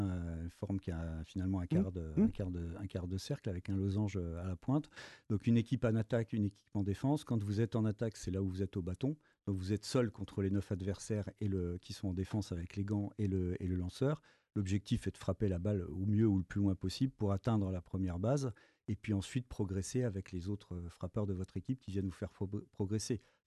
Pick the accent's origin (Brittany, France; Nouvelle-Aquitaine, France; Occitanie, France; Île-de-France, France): Île-de-France, France; Paris; Là, je parle simplement en tant que Parisien.